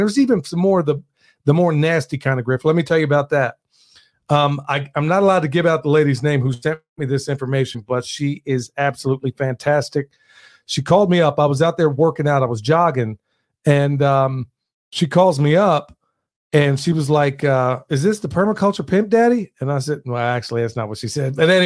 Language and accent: English; Oklahoma, United States; I grew up in Oklahoma, okay? Tornadoes are a reality there.